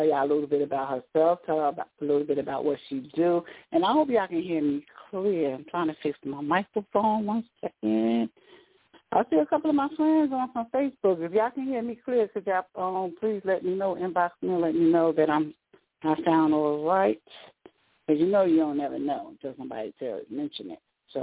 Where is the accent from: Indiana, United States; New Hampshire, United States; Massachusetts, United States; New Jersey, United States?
New Jersey, United States; Newark; born and raised in Newark, New Jersey.